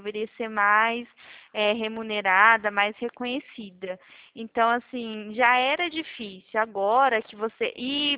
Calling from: Presidente Prudente, São Paulo, Brazil; eu fico no interior de São Paulo. Presidente

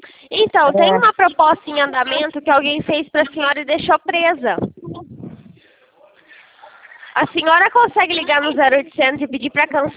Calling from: Rio Claro, São Paulo, Brazil

